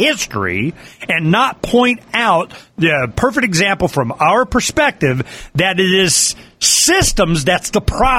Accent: United States; born there; I was born in America.

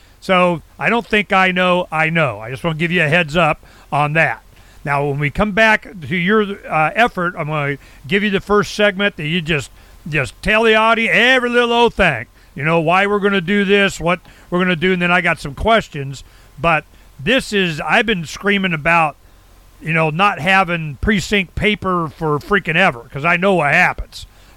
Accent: Arizona, United States; We're from Arizona. We're back in Arizona, and I'm in front of one of my son's house.

